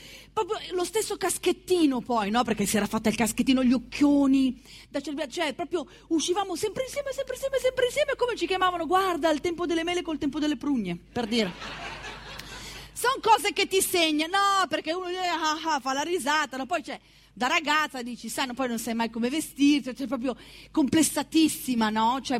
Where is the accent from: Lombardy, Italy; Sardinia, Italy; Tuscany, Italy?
Lombardy, Italy; Pioltello; io vengo da Pioltello, miracolo già che sia viva